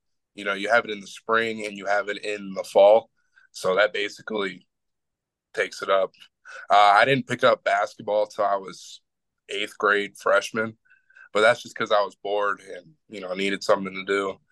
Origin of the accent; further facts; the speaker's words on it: Phoenix, Arizona, United States; also born or lived in California / Las Vegas, Nevada; now in Wisconsin, United States; So, yes, I was born in California. I don't know exactly where, but I was born there. I spent majority of my childhood in Phoenix, Arizona. That's where I like to say I grew up